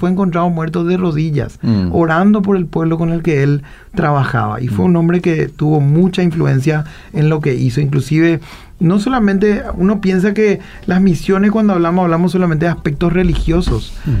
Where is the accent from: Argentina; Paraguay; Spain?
Paraguay; Nosotros como paraguayos, por ser creyentes